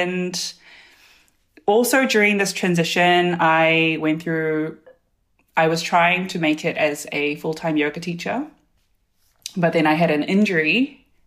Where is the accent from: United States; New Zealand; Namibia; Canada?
New Zealand; also born or lived in South Korea; now in Berlin, Germany; I was born in South Korea and immigrated to New Zealand in 1995. So I grew up in New Zealand and I currently live in Berlin. I'm 35.